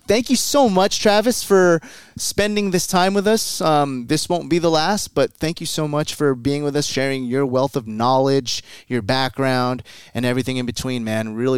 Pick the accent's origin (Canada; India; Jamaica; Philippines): Philippines; We're poor. We're Filipino over here.